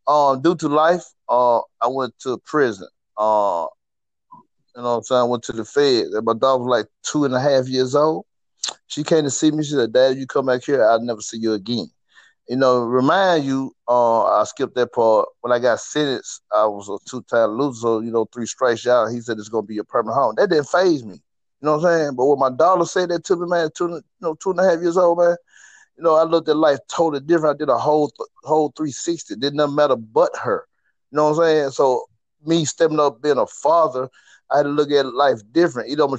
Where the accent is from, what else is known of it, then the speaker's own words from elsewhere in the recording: Mississippi, United States; because you know I'm from Mississippi